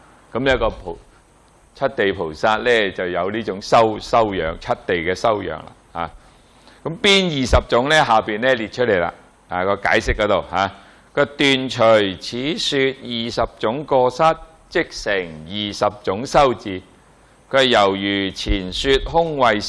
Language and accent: Cantonese; China; 我哋中國人最叻噶嘛